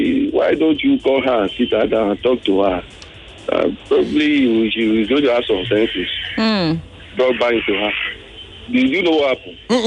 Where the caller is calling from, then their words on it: Ogba, Lagos, Nigeria; Good morning. … from Ogba.